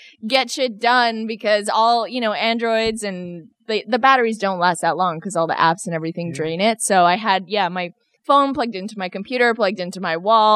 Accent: Canada; I'm Canadian.

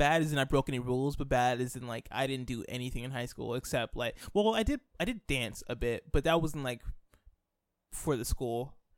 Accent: Illinois, United States; I'm a person that I grew up in Illinois in a Black Christian home

